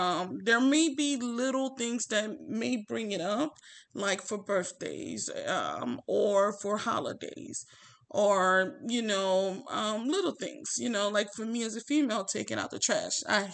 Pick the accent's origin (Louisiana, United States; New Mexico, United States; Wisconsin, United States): Louisiana, United States; now in Texas, United States; but I'm originally from Louisiana. So living in Texas, even though it's like a 6-hour drive, my family is not here, you know.